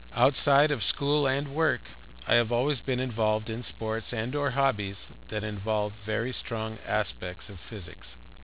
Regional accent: San Diego, California, United States; I grew up in San Diego, and since I was young, I have always had a strong interest in the main sciences of biology, chemistry, and physics.

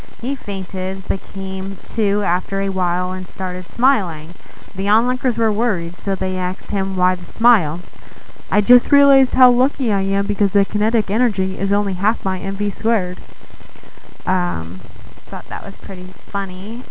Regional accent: Campbell Hall, New York, United States; also born or lived in Rome, Italy / North Carolina; I am originally from Campbell Hall, New York. I grew up there pretty much most of my life. I did live in Rome, Italy, and North Carolina for a while.

